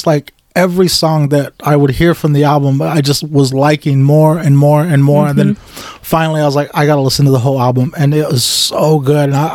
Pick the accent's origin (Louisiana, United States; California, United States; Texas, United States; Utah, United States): California, United States; Bakersfield; I grew up in Bakersfield.